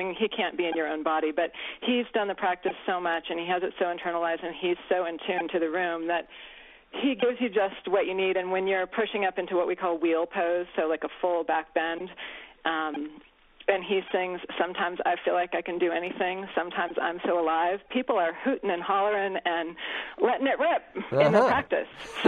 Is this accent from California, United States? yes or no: yes; California, United States; I grew up in Northern California, and my mom was actually a devotee of a guru, and so I lived for a while in an ashram as a teenager.